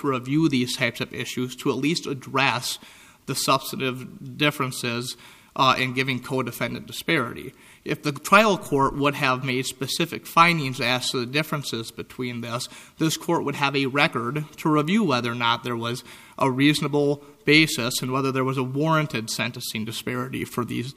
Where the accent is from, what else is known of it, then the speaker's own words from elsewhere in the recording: Pierce, South Dakota, United States; I'm an attorney from Pierce, South Dakota.